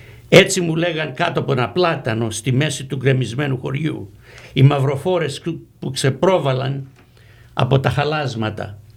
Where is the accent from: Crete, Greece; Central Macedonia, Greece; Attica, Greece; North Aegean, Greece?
Crete, Greece; Ακόμα στο χωριό μου. Στο χωριό μου που είναι απάνω στον Ψιλορίτη, εξετέλεσαν 28 άντρες.